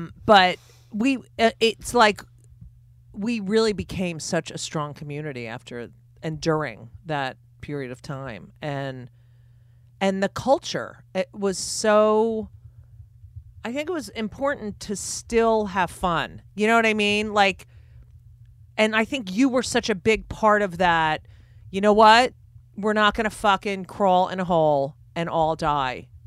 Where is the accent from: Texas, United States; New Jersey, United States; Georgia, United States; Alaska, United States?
New Jersey, United States; I grew up in New Jersey. It was bad enough. But the South is a whole other world to me.